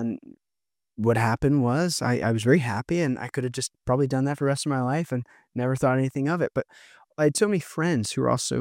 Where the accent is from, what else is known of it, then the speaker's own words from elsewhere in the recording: California, United States; I'm just like I'm a kid from California.